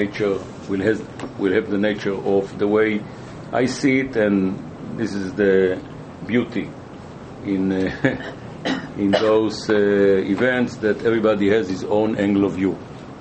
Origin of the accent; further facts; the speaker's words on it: Israel; I live the Middle East all my life. I was born in Israel. I'm fifth generation born in Israel.